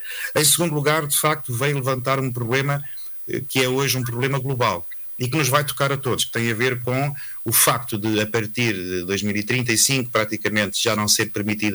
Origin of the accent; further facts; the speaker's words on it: Centro, Portugal; eu sou do Baixo Mondego e conheço muito bem essas figueiras